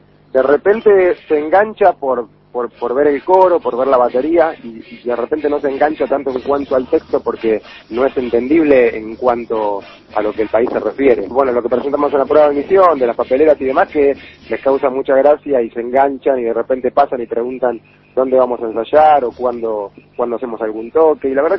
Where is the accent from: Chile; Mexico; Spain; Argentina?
Argentina; toda mi familia es de Montevideo. Yo soy el único argentino, digo, toda mi familia, padres uruguayos, hermanos uruguayos